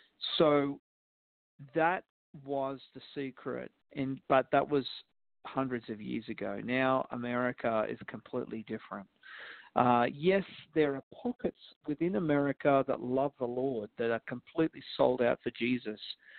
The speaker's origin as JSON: {"language": "English", "country": "Australia", "said": "being an Australian and being an outsider looking"}